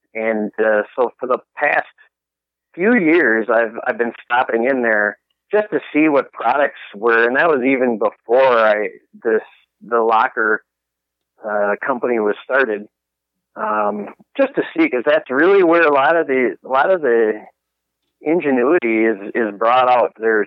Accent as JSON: {"language": "English", "town": "Cottage Grove", "region": "Minnesota", "country": "United States", "tie": "born or raised there", "said": "So growing up in Minnesota, I grew up in the Cottage Grove area. So that's roughly 20 minutes away from where the expo is at."}